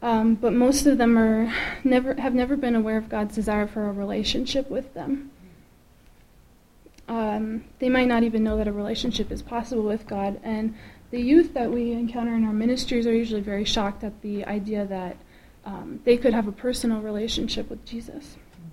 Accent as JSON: {"language": "English", "region": "Wisconsin", "country": "United States", "said": "Like Randy said, I'm from Wisconsin"}